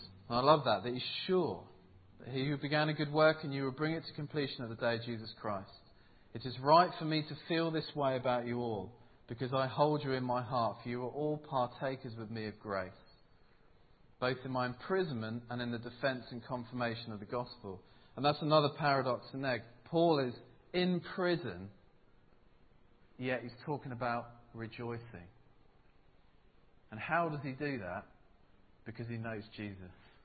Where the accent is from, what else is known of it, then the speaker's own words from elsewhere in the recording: United Kingdom; I don't know about you, but I'm British.